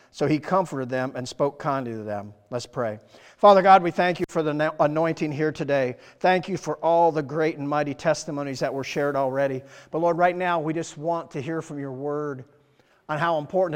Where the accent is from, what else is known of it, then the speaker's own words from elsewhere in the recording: Iowa, United States; moved away as an adult; also born or lived in Denver, Colorado; I moved away from Iowa in the 20s and went to Denver.